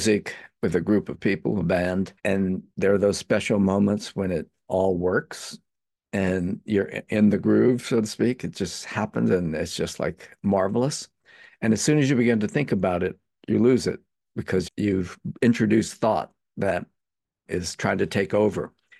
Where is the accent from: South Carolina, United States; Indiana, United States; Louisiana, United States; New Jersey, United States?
Louisiana, United States; Eunice; So my father moved back to our hometown, Eunice, Louisiana, what would be my hometown. He was obviously much younger then, to take over his father's meat market. And after the war, he met my mother. And then I was born in 1949